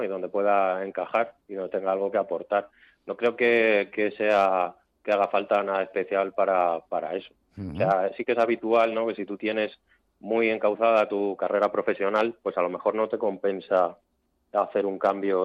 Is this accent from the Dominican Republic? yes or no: no; Valdemoro, Community of Madrid, Spain; Yo soy madrileño, he vivido la mayor parte de mi vida en Valdemoro, al sureste de Madrid.